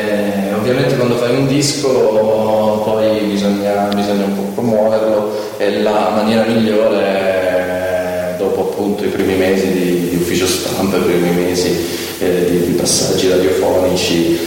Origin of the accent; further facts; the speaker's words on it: Taranto, Apulia, Italy; Poi io sono di origine, sono tarantino, sono pugliese, e cercheremo anche di arrivare in Puglia.